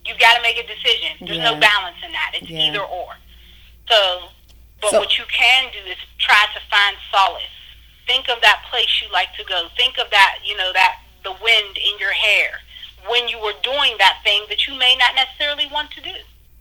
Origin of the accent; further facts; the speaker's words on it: Pittsburgh, Pennsylvania, United States; also born or lived in New York; I had moved back to Pittsburgh. I'm originally from Pittsburgh, but I was living in New York for 5 years with my husband and my children.